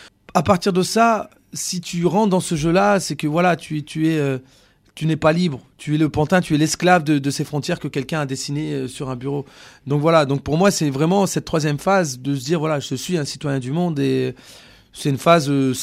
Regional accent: France; je suis né en France, je suis à l'école en France, j'ai grandi en France, enfin je suis français

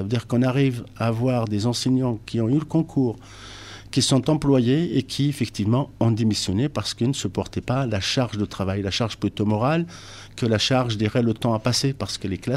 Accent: Hauts-de-France, France; Comme chez nous dans le Nord

